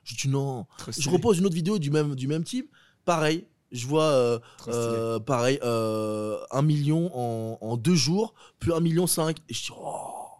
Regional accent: Algeria; je suis algérien, d'origine algérienne marocaine.

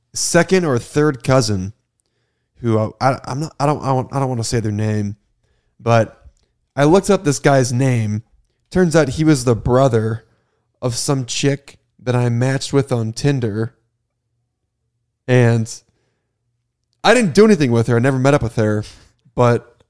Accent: Iowa, United States; I'm also from Iowa. I'm also from the same county as you.

